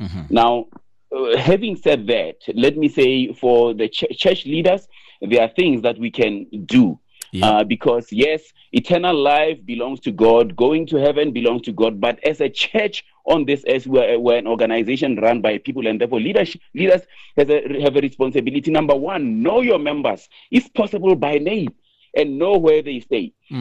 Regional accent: South Africa; I remember South Africans brought maguenya and some other things that we are uniquely South African.

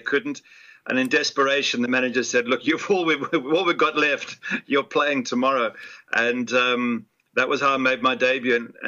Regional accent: England, United Kingdom; born there; I was born in England

